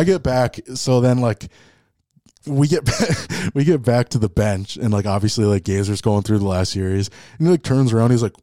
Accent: Lemoore, California, United States; I loved growing up in Lemoore, but, I mean, Jesus, people.

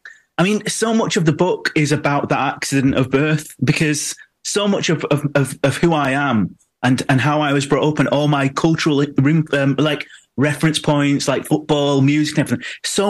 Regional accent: Manchester, North West England, United Kingdom; born there; am I who I am because I was born in Manchester, or would I have always been the same person?

